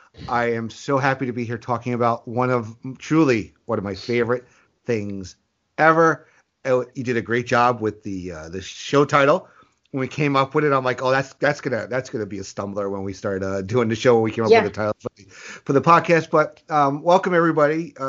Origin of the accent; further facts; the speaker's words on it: New York, United States; now in Connecticut, United States; So, I you know, I'm from New York. I've lived in Connecticut for 20 years now